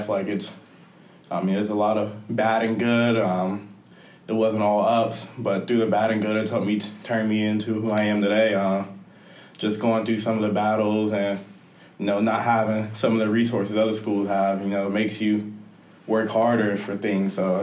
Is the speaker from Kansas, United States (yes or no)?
no; Columbus, Ohio, United States; From Columbus, Ohio. I love the city, love it to death. Proud to be from there. Made a lot of friends there, and it's just a great city to be from.